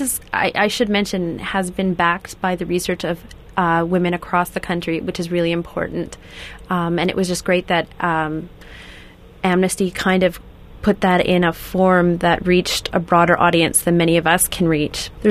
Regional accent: British Columbia, Canada; I know I grew up in the Okanagan Valley, and so the southern interior

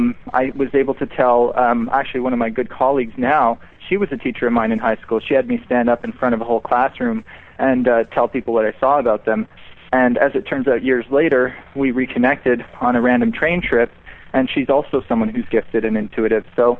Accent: Montreal, Quebec, Canada; now in Toronto, Canada; I work and live in Toronto, although I'm originally from Montreal.

